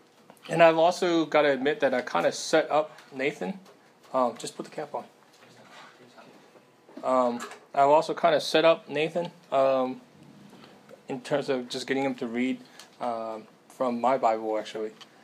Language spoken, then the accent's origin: English; South Korea; born there; English is a second language; I was born in Korea, so most of the English classes in America where they were talking about the technical grammatical parts of the English language, I was totally clueless.